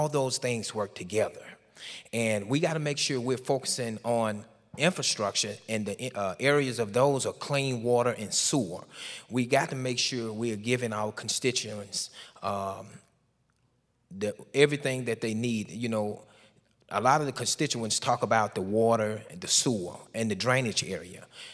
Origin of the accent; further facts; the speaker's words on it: Monroe, Louisiana, United States; I'm from South Monroe, born and raised, attended Wasserman High School, graduated, attended ULM and Delta Community College.